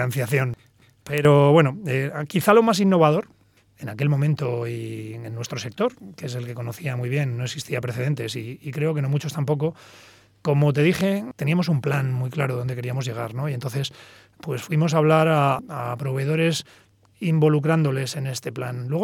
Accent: Spain; me ha hecho mucha ilusión pues vernos un poco de igual a igual, ¿no? Como españoles

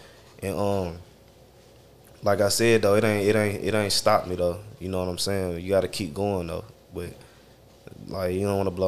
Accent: Charlotte, North Carolina, United States; I'm from Charlotte, local.

